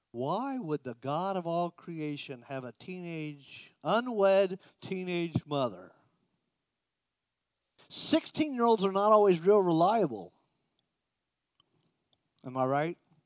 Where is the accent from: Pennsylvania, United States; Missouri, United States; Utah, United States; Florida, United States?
Florida, United States; I'm from Florida, 10 years old. I go there, and every tree was dead. It was the saddest Christmas I ever had. Because to a Florida boy, trees without leaves are all dead.